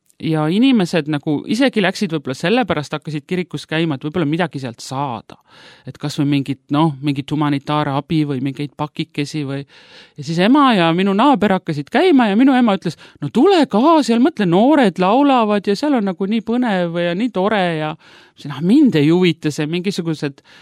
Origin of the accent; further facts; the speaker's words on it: Paide, Järva County, Estonia; kasvasin üles mittekristlikus perekonnas. Aga minu vanaema oli kristlane ja ma ise olen Paidest pärit